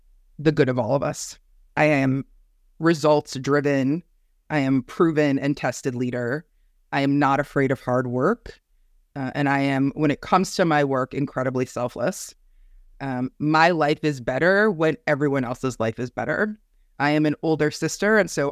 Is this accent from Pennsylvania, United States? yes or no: no; New Haven, Connecticut, United States; also born or lived in Hamden; Like maybe there was a culture here that was different than I had experienced before growing up in New Haven and Hamden.